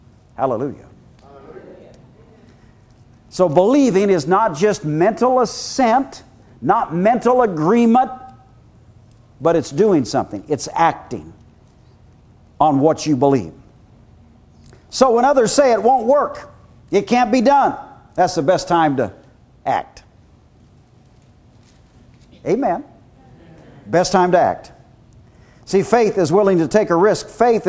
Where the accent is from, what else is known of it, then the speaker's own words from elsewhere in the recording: Iowa, United States; I'm just from Iowa, and my wife's from Minnesota